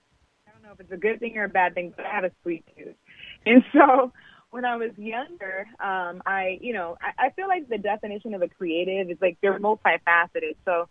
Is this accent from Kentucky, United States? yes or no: no; California, United States; So not just I'm from the Bay Area, so it's not just in this area